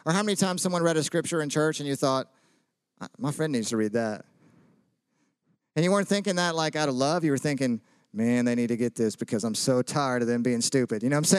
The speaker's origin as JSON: {"language": "English", "region": "the South", "country": "United States", "said": "I'm from the South. And so in the Southern church, they don't stab you in the back."}